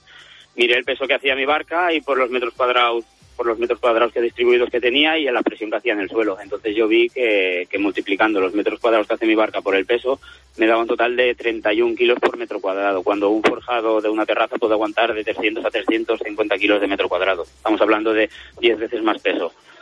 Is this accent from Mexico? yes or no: no; Balearic Islands, Spain; no me sentía nada cómodo siendo el foco de atención, ya no solo de mi pueblo, de Menorca, sino de toda España.